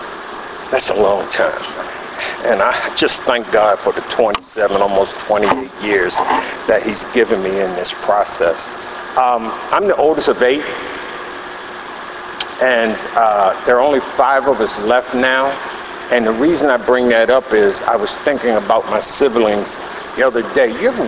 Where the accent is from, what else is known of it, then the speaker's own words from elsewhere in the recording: Catonsville, Maryland, United States; and he's from Glen Burnie, and I'm from Catonsville.